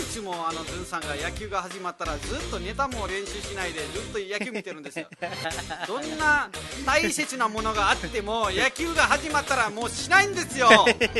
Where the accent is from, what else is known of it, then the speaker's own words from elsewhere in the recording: Nepal; ナマステ、ネパールから来ました